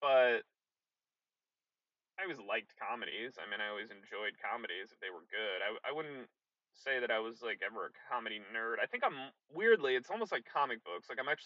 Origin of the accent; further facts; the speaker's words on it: Connecticut, United States; growing up in Connecticut, obsessively going to my local video store